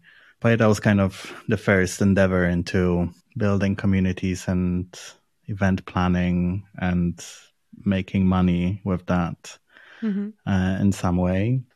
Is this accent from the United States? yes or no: no; Poland; No, I'm from Poland.